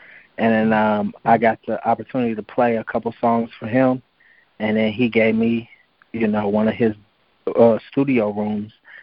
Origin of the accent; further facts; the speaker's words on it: Kansas City, United States; it really ain't a huge music scene in Kansas. I grew up really playing basketball